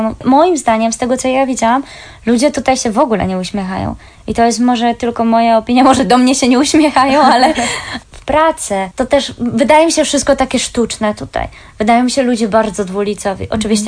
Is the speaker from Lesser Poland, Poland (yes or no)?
no; Zielona Góra, Lubusz Voivodeship, Poland; now in United Kingdom; obie jesteśmy z Zielonej Góry, więc mimo wszystko no nie mamy jakiegoś dostępu do morza